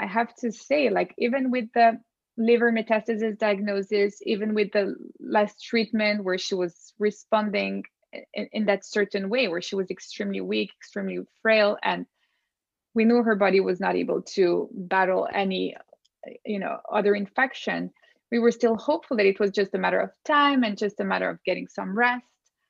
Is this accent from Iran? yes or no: no; Geneva, Switzerland; moved away as an adult; also born or lived in Hong Kong / Brazil; I was born in Hong Kong, but raised in Geneva. I lived there with my family for almost all my life until I was 20. And then my mom moved to Brazil and I followed her a few years later after college.